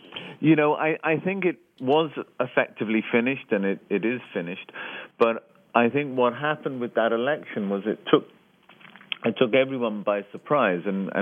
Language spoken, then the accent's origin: English; Dublin, Leinster, Ireland; early years in growing up in Dublin